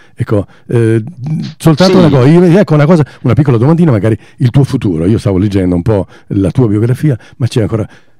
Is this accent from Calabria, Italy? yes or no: no; Saviano, Campania, Italy; Io, il mio paese si chiama Saviano